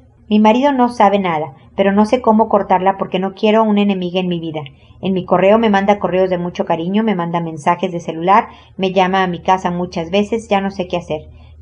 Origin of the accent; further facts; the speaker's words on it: Mexico; now in United States; Nosotros nos fuimos a vivir a Estados Unidos hace tiempo por el trabajo de mi esposo. Y en México, de donde yo soy